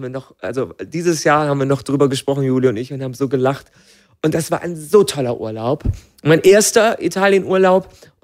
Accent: Germany; dass Italiener nicht merken, dass ich Deutscher bin.

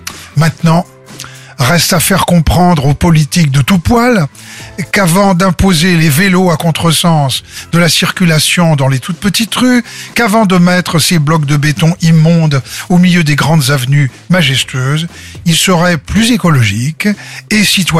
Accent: Paris, Île-de-France, France; La chanson est de 1947, année où je suis né à Paris, dans le 19e arrondissement, au but de Chaumont. Et que je le veuille ou non, Paris, bah, c'est chez moi.

